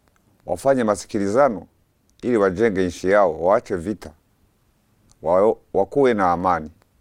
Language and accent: French; DR Congo; moved away as an adult; Chez nous, au Congo, il y a toujours beaucoup de guerres. Et tuer la population. Et c'est comme ça qu'on a fui.